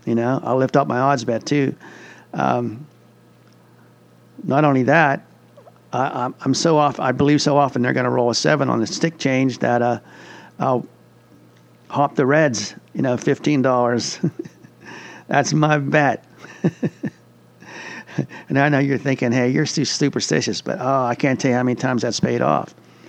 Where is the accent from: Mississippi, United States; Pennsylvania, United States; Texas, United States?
Pennsylvania, United States; But, you know, you think I'd root for my home state, but I just couldn't do it.